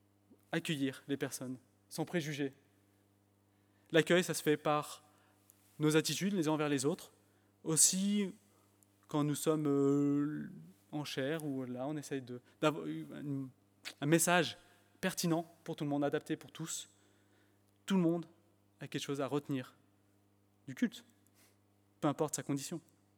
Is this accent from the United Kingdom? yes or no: yes; United Kingdom; accent: English; French is a second language; enfin on me l'a montré que mon accent anglais était sympathique.